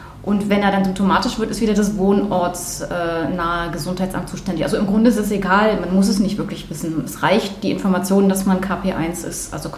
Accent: Bremen, Germany; Ich bin ein Fischkopf sozusagen, aus Bremen.

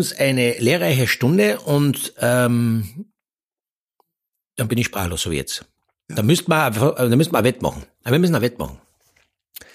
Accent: Austria

